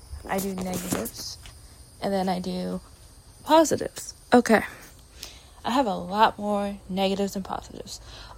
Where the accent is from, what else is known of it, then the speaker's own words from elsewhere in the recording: Montreal, Quebec, Canada; my hometown in Montreal, in French, how we pronounce, because Quebec is a French province, so it's Montreal